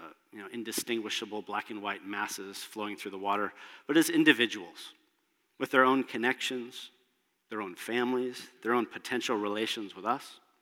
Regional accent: Washington, United States; now in Canada; my home state of Washington, my adopted state of, or my adopted province of BC

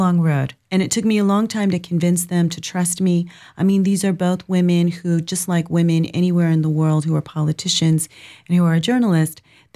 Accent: Jacksonville, Florida, United States; I grew up in Jacksonville. I grew up on the South Side.

